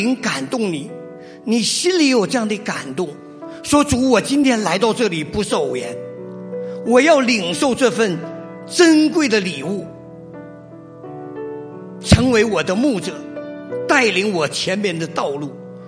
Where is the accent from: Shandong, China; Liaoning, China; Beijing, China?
Liaoning, China; Shenyang; 我上个月回我的家乡沈阳一趟，